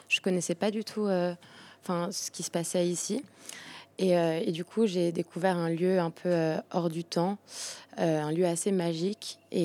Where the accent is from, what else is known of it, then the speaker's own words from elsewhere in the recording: Crans-Montana, Valais, Switzerland; Alors moi, j'ai grandi à Crans-Montana. Donc, je suis moitié valaisanne et moitié arménienne, parce que ma mère est du coup arménienne d'Iran. Et voilà. Et ça fait 7 ans que je vivais à Paris, du coup, pour faire mes études.